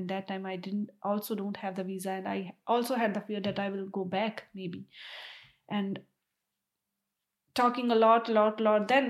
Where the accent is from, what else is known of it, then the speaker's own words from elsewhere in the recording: Punjab, India; now in Denmark; from Punjab, India, and now I'm sitting in Denmark.